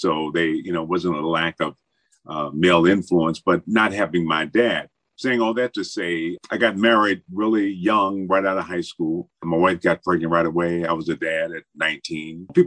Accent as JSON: {"language": "English", "town": "Benton Harbor", "region": "Michigan", "country": "United States", "tie": "born or raised there", "said": "I grew up in Benton Harbor, Michigan, and in an area where most of the kids in my neighborhood, they had fathers"}